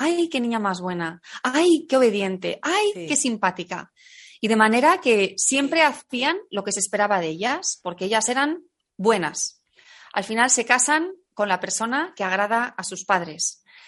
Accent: Spain; now in Italy; Pues mira, soy española, estoy en Italia, al sur de Roma.

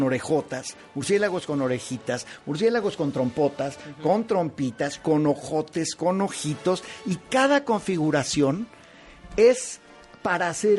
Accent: Mexico; como mexicanos, todos los que estamos en esta uh-huh. mesa

